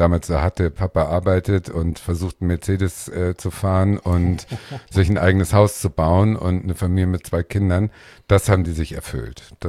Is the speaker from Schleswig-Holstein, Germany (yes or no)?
yes; Schleswig-Holstein, Germany; geboren bin ich in Schleswig-Holstein und aufgewachsen bin ich auf einem Minidorf, auch in Schleswig-Holstein. Da habe ich gewohnt, bis ich so 17 war ungefähr. Mhm. Und das ist wirklich das Klischee-Dorf gewesen. Also da gab es noch keine asphaltierten Straßen und nur Bauernhöfe.